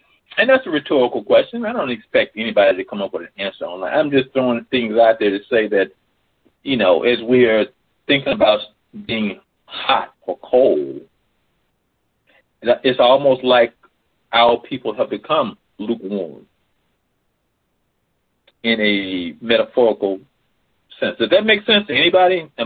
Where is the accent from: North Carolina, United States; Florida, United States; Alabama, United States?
Alabama, United States; Where I grew up in Alabama, most of the families, all my friends, these were marriages that lasted 50, 60, or more years.